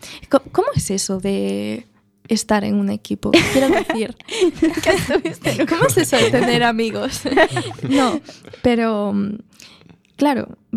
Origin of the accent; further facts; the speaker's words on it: Vigo, Galicia, Spain; No, yo soy de la gran ciudad, soy de Vigo.